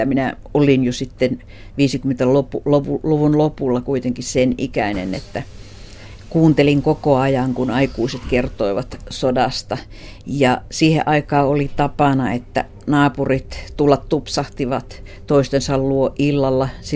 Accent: Lieksa, North Karelia, Finland; Minä olen kotoisin Lieksasta ja Lieksan miehet olivat siellä rajan takana Rukajärvelle.

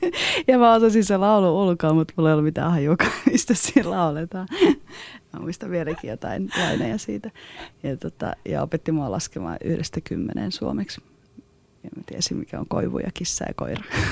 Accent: Georgia; also born or lived in Petrozavodsk, Russia / Russia; mä oon syntynyt Petroskoissa, heti sitä aika nopeasti kotiuduin Georgia, niin mä seilasin aika pitkälti Georgia-Venäjän väliä.

